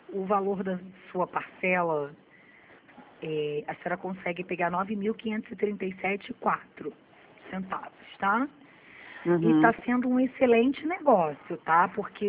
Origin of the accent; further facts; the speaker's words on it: Rio de Janeiro, Brazil; eu sou do Rio